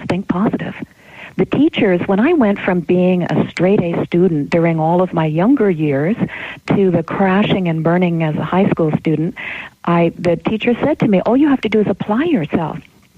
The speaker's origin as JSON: {"language": "English", "country": "Canada", "tie": "born or raised there", "said": "Well, I grew up in Canada, and because of moving 11 times"}